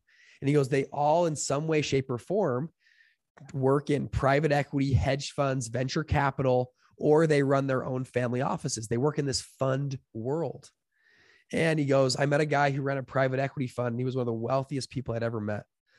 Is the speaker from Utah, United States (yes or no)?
yes; Utah, United States; So, I started out, I grew up in near Salt Lake City. I grew up in an average household, went to college.